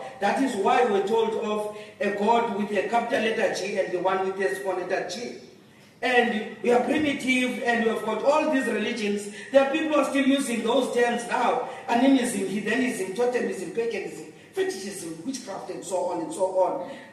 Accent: South Africa; because I'm from South Africa, all religions came in South Africa

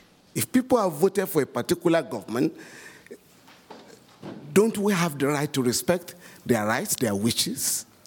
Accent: Nigeria; English is a second language; I'm from Nigeria. I'm a legal practitioner.

